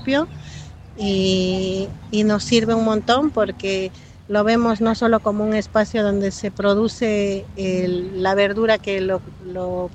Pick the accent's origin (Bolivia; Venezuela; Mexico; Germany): Bolivia; Yo vengo de Bolivia y vengo de una cultura donde la medicina tradicional son las hierbas por lo general.